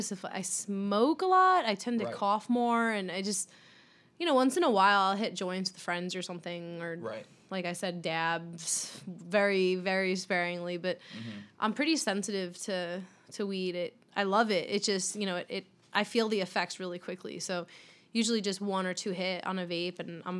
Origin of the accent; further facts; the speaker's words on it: Long Island, New York, United States; being that I'm from Long Island, it's kind of where my roots are, but I would never live there again.